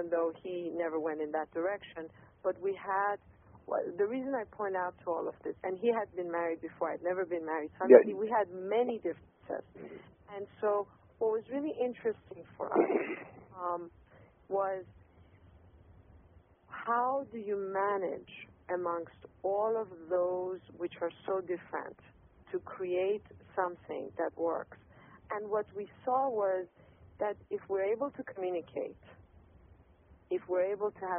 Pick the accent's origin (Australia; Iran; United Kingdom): Iran; I was born and raised in Iran, and I was born and raised in Iran as a Jewish person and female